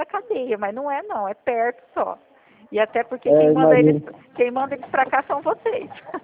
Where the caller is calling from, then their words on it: Presidente Prudente, São Paulo, Brazil; Presidente Prudente, mas não vem ficar preocupado não achando que é Bernardes, porque não é não, tá? Só é perto.